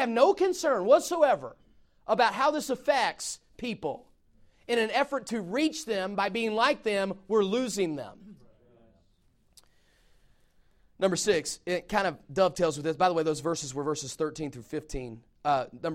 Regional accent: Southeast, United States; because I have old values, I'm from the Southeast, or because we're in California and everybody's cool here.

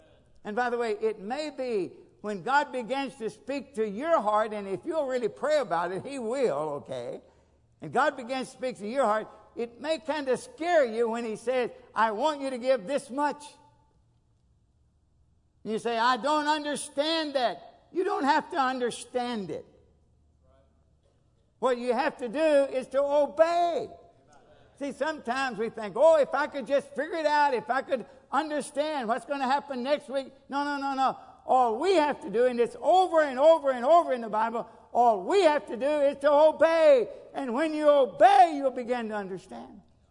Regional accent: Kentucky, United States; Lord, I'm from Kentucky. We have a difficulty with English.

